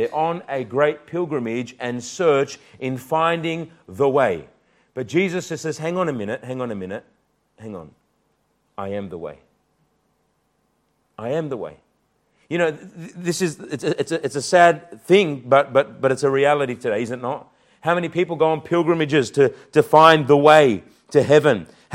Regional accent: Newcastle, New South Wales, Australia; now in Sydney, Australia; I was yesterday in Bankstown Shopping Centre, and a lady comes up to me, and I'm from Newcastle

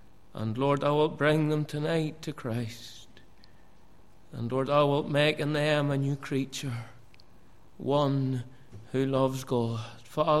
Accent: Cullybackey, Northern Ireland, United Kingdom; That's where I was born and bred, as we say in Northern Ireland. You're born and bred. I was born and bred in Cullibaggy.

